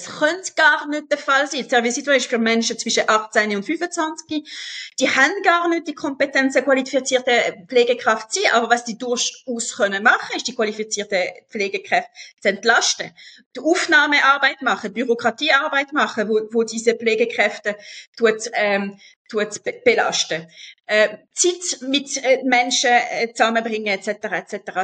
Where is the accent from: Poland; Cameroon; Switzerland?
Switzerland; Geneva; also ich sehe es einfach in Genf, ich bin ursprünglich aus Genf